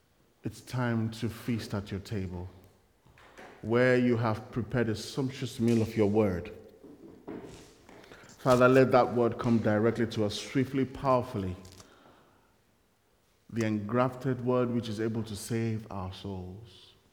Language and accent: English; Nigeria; I remember growing up in Nigeria and the appeal for fresh bread.